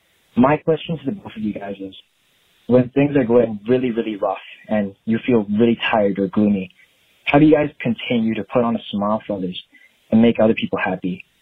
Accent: Hong Kong; now in United Kingdom; I'm 17. I'm from Hong Kong, currently studying in the UK.

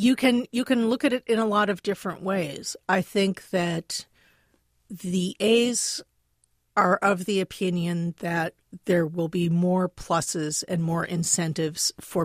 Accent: St. Paul, Minnesota, United States; We saw this in my hometown of St. Paul, Minnesota

